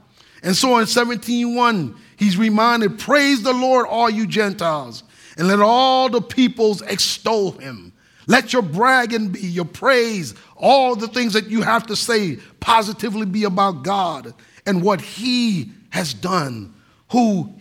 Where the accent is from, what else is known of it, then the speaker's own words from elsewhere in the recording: U.S. Virgin Islands; I grew up in the Virgin Islands. All of us, every single person, 99% of us were black.